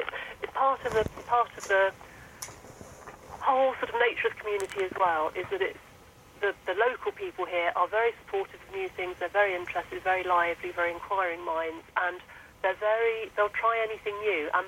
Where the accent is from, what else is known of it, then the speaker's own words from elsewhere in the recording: London, United Kingdom; moved away; living here for the last 20 odd years, because I'm originally from London.